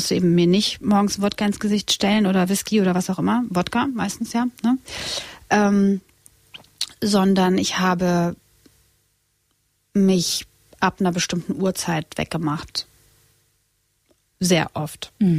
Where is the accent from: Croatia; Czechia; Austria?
Croatia; Split, Split-Dalmatia County; German is a second language; now in Germany; Ich komme aus Kroatien und Split ist unsere Heimat. Und also mein Heimatort